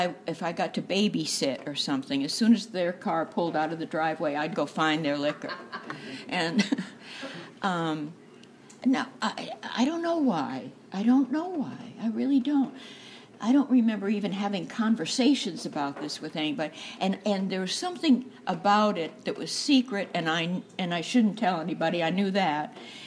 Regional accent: Pawtucket, Rhode Island, United States; And I grew up in Pawtucket, Rhode Island.

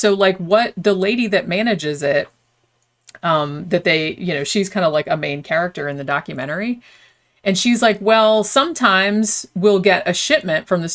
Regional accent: Daytona Beach, Florida, United States; because I grew up in Daytona Beach, and we didn't have a Blockbuster until probably like the 90s, like mid-90s, I want to say.

